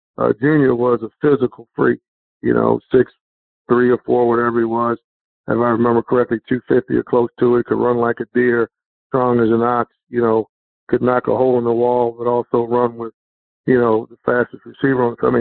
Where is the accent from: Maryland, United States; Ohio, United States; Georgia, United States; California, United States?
Maryland, United States; Baltimore; The one place I haven't worked in was my hometown, and that's Baltimore.